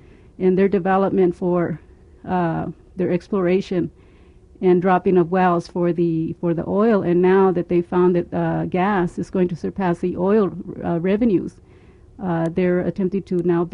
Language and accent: English; Bakersfield, California, United States; I am from the Bakersfield area of the Tejon Ranch, and I am a member of the Katanamuk tribe.